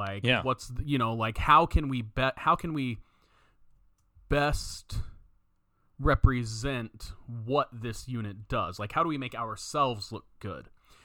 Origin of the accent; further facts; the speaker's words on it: Oklahoma, United States; born there; also born or lived in Oregon / Idaho; I've lived in Oregon, Idaho, like I was born in Oklahoma